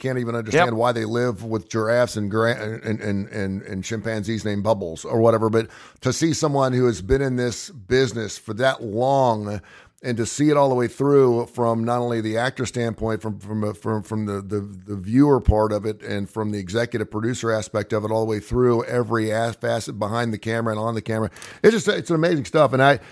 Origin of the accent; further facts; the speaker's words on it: Cincinnati, Ohio, United States; the two questions I always get when I tell them I'm from Cincinnati